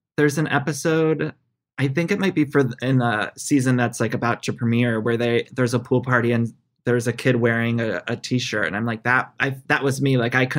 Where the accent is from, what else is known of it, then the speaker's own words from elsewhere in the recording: Ohio, United States; All right. I was Ohio. So.